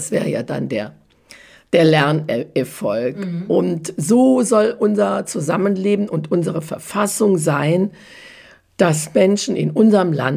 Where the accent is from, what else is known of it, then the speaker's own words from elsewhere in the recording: Germany; ob wir denn aus unserer Geschichte als Deutsche überhaupt gelernt haben